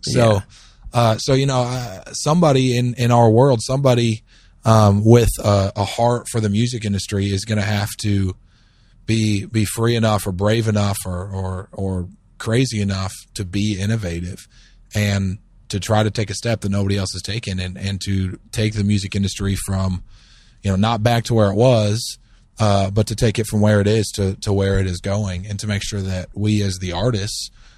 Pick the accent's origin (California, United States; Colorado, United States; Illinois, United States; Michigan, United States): Michigan, United States; Mostly in Michigan.